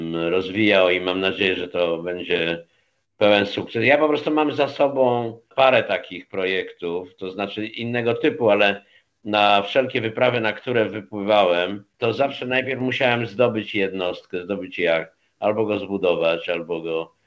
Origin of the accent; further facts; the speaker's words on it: Warsaw, Masovian Voivodeship, Poland; no ja jestem z Warszawy, no jakby nie było tej starówki.